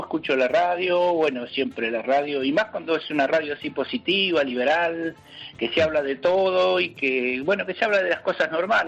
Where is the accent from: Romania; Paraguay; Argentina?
Argentina; now in Spain; Vos sabrás que nosotros en Argentina habrás escuchado que todo español lo decimos gallego.